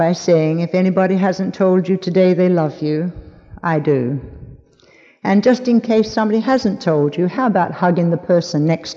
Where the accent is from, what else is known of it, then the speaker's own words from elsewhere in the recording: London, United Kingdom; born there; I was born in London, England, one of seven children, from four pregnancies.